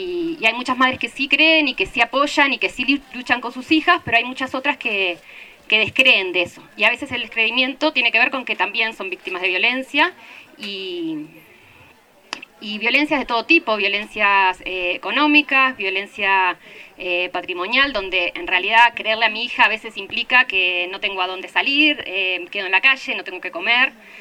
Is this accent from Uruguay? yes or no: yes; Uruguay; de Uruguay